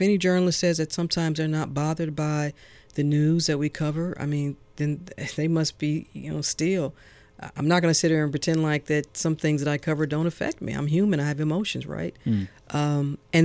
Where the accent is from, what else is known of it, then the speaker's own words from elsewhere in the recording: United States; So I didn't have time to absorb it all as just an American, as a citizen, as a resident, to take that all in and deal with my emotions.